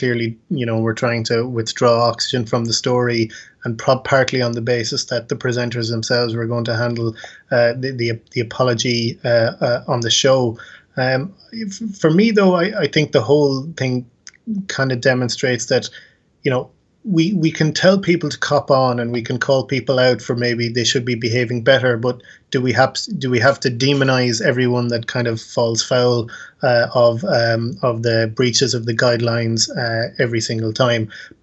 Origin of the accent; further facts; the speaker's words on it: Ireland; And I think just knowing what we are like as Irish people, I think people do want to follow the rules and won't take unnecessary risk.